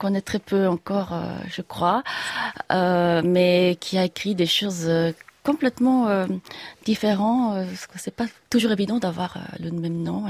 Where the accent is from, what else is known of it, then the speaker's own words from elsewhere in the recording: France; j'ai grandi en France et j'ai fait mes études ici au Conservatoire supérieur de Paris.